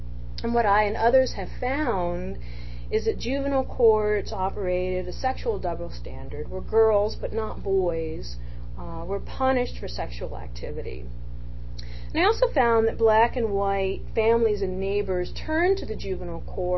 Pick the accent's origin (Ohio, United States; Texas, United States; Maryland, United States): Texas, United States; when I was growing up in West Texas, my junior high was being racially integrated